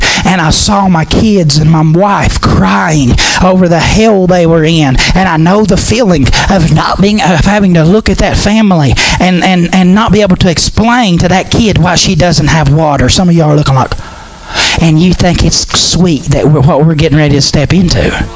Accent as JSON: {"language": "English", "region": "West Virginia", "country": "United States", "tie": "born or raised there", "said": "It's the whole community I grew up in. I'm from Mingo County. What's the nickname for Mingo County? Not Happy Mingo, Bloody Mingo."}